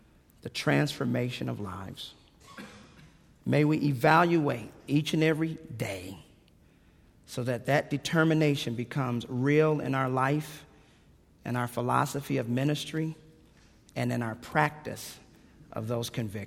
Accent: Michigan, United States; I remember growing up in Michigan, waking up, looking out of my window.

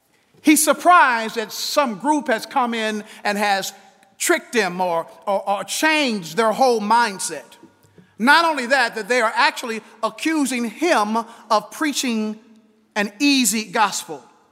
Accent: Kansas City, Missouri, United States; As a teenager growing up in Kansas City, Missouri, our home was about a block away from a park.

